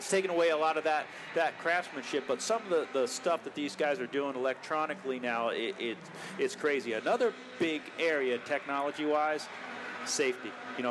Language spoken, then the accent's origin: English; New Jersey, United States; Be careful now, I'm from Jersey.